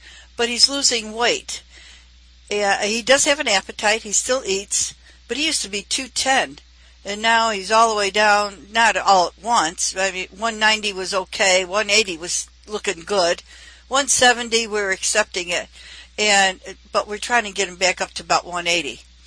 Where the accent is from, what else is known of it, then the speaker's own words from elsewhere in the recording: San Diego, California, United States; We're from San Diego originally.